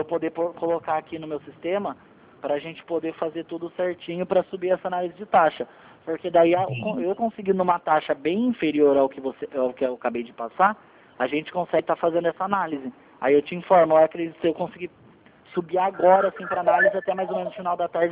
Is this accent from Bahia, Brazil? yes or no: no; São Paulo, Brazil; Eu não sou de Brasília, eu sou aqui de São Paulo